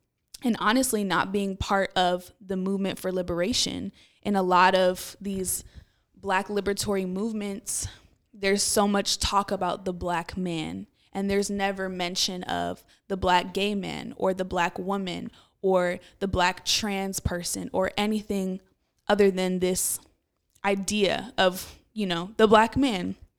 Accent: Oakland, California, United States; I'm from Oakland, born and raised

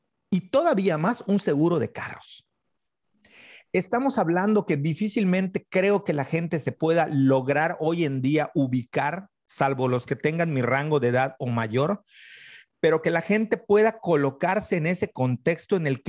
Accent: Mérida, Yucatán, Mexico; Soy yucateco de mera cepa y sé dónde está todo

